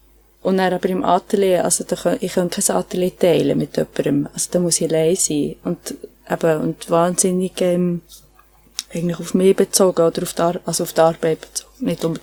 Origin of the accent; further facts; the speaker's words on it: Bern, Switzerland; accent: Swiss German; ich habe total einen schweizerdeutschen Akzent drin. Aber ja. Und dann bin ich zurück ins Emmental und habe in Bern ein Jahr eine Schule gemacht und bin dann mit 17 auf Biel gezogen.